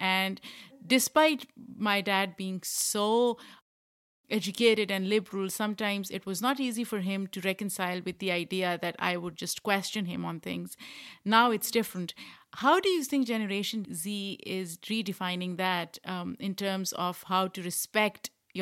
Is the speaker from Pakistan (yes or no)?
yes; Pakistan; and you and I both come from Pakistan, different generations, but we are both from Pakistan.